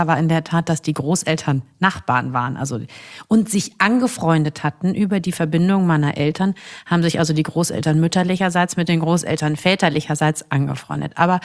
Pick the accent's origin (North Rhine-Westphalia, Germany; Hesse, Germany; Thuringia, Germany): North Rhine-Westphalia, Germany; Essen; ich fühle mich auch heute noch als ein Kind des Ruhrgebiets, hatte aber in der Tat dadurch, dass es uns irgendwie recht gut ging und wir am Rand von Essen wohnten, im Essener Süden und da wirklich also auch viel Natur um uns herum haben.